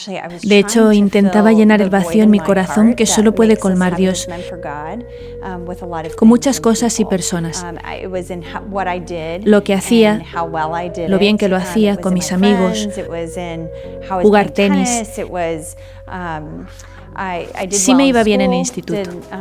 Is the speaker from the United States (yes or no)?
yes; Jacksonville, Florida, United States; Soy de Jacksonville, Florida, y crecí aquí en la parroquia de la Asunción. Fui a la escuela de la Asunción y al instituto Bishop Kenny.